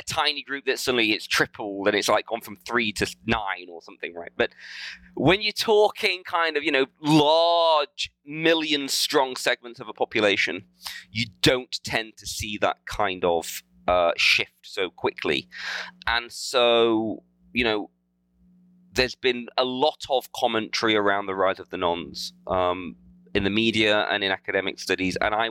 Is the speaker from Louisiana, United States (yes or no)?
yes; Louisiana, United States; I'm from Louisiana.